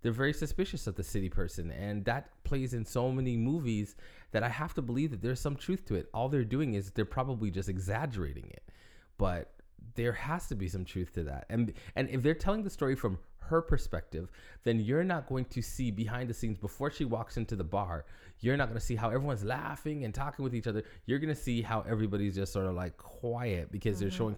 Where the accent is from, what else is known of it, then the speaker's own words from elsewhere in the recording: Toronto, Ontario, Canada; I grew up in big city. I grew up in Toronto. And I grew up in a very sheltered home.